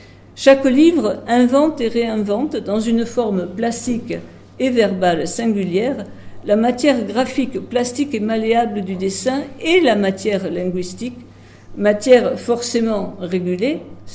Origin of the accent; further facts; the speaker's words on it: Bordeaux, Nouvelle-Aquitaine, France; J'ai oublié de vous dire, je suis bordelaise.